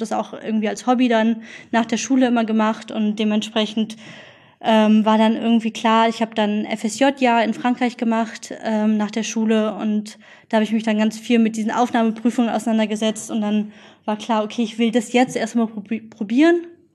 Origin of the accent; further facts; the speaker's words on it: Berlin, Germany; also born or lived in Bonn; Ich bin in Spandau tatsächlich geboren, aber bin in Charlottenburg aufgewachsen.